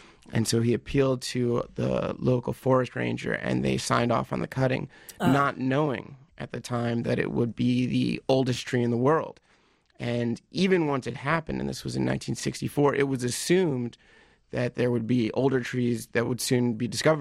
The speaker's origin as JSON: {"language": "English", "region": "East", "country": "United States", "tie": "born or raised there", "said": "I started doing a lot of backpacking when I was a teenager, and I grew up in the East."}